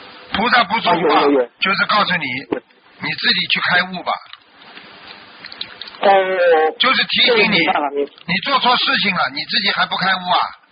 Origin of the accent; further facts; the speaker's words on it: China; moved away; 当时我们小的时候在中国看的这个电影嘛